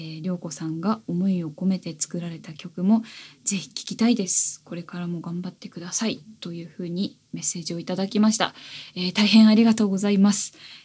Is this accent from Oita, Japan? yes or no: yes; Oita, Japan; now in Tokyo, Japan; 故郷の大分県でですね、オフィスレディをですね OL さんをですねやっていたんですけれども